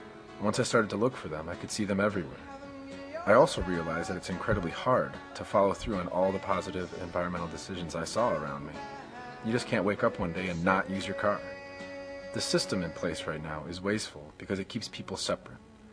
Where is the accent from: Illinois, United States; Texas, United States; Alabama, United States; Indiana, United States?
Illinois, United States; Chicago; I'm a regular guy born and raised in Chicagoland